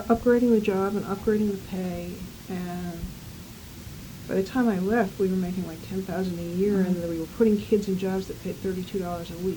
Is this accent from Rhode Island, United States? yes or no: yes; Providence, Rhode Island, United States; born there; I was born in Providence, Rhode Island, 1943.